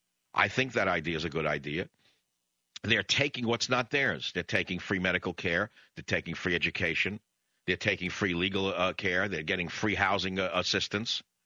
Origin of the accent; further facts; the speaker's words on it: New York, United States; moved away; You know, I'm originally a New Yorker. Those of you who don't know by my accent, you probably think I'm from Kansas or something like that. But I grew up in New York. I left New York a very long time ago.